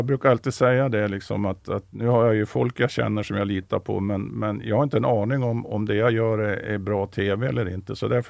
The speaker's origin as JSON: {"language": "Swedish", "region": "Norrland", "country": "Sweden", "said": "Jag är ju norrlänning som han, fast jag kommer från mellersta Norrland eller till och med södra Norrland."}